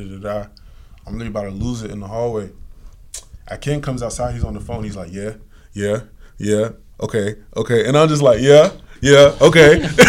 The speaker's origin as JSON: {"language": "English", "region": "Maryland", "country": "United States", "tie": "born or raised there", "said": "Like, I grew up in Maryland my whole life."}